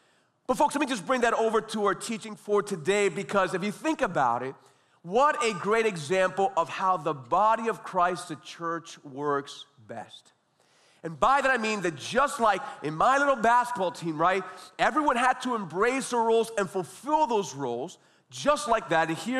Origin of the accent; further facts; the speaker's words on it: Miami, Florida, United States; You know, many of you know that I was raised right here in Miami.